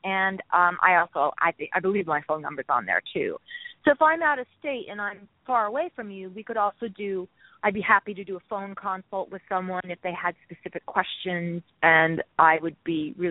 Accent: Oregon, United States; I've even been quoted as saying it's because I'm from Oregon, because when I was a little girl, that's when the first ever national bottle law went into effect, and that happened in Oregon

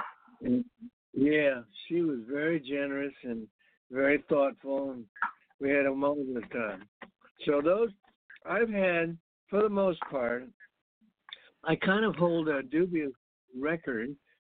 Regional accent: England, United Kingdom; born there; And I was born in England, and then I crossed the Atlantic several times in my adventures.

